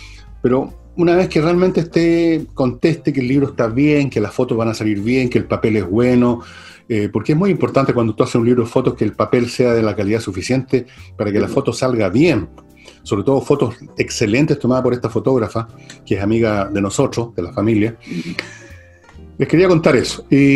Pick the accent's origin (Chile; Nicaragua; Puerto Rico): Chile; Valparaíso; also born or lived in Santiago; yo nací en Santiago, pero nadie es perfecto. Pero lo más fuerte de mi infancia, de mi pubertad, de mi adolescencia, se asocia con Valparaíso.